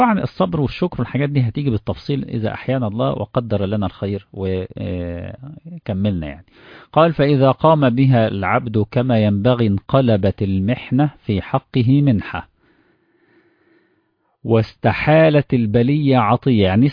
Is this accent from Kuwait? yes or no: no; Egypt; هديك مثال معاصر عندنا في مصر دلوقتي بعد قانون الإزالة.